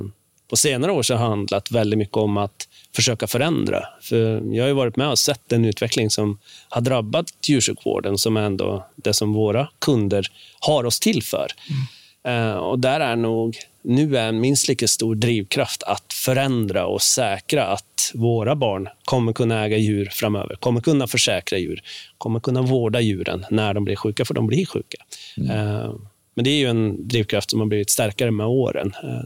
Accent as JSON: {"language": "Swedish", "country": "Norway", "second_language": "Swedish", "moved": "as an adult", "lives_now": "Sweden", "said": "nej men jag kommer från Norge, jobbat inom turism i alla dessa år från skidor till hotell."}